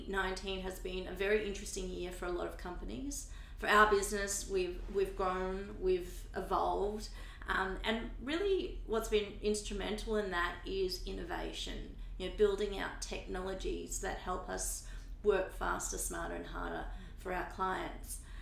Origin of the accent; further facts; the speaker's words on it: Australia; and I'm an Australian, so I probably don't get this whole Thanksgiving week thing